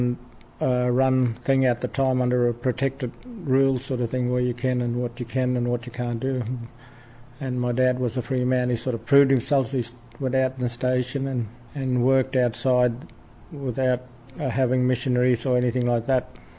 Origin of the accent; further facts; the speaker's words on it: Bloomfield Valley, Queensland, Australia; When I was a kid growing up in the Bloomfield Valley, there was hardly any cars coming, only the timber trucks and the freight truck that used to go once a week to Cairns